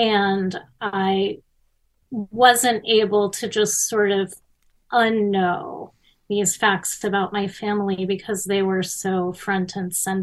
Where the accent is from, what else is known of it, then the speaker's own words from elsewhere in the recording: Miami, Florida, United States; I was growing up in Miami in the 70s and 80s